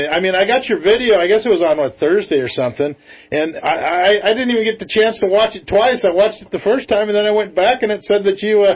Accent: Yreka, California, United States; born there; See, I was born up in Northern California, which is not where San Francisco's at. I was born on the border at Yreka, you know, and I'd go back and forth.

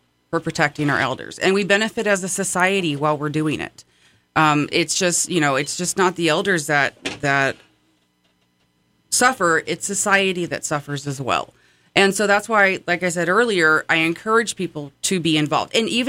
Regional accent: California, United States; You know, I live here. I am born and raised in the North State.

